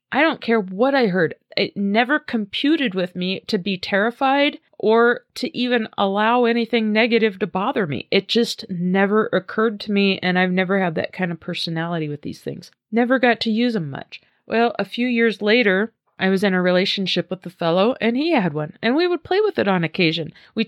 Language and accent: English; Nebraska, United States; And I'm from Nebraska, so I don't ever remember seeing commercials.